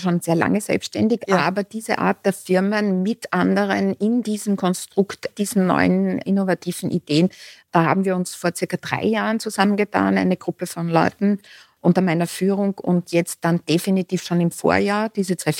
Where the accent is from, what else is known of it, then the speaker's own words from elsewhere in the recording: Styria, Austria; Ich komme aus der Südsteiermark.